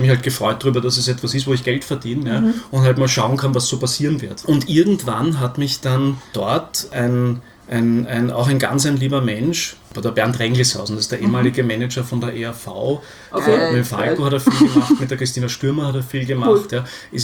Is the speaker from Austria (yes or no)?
yes; Austria; now in Berlin, Germany; man als Österreicher in Berlin, also zum Beispiel bei mir in der Firma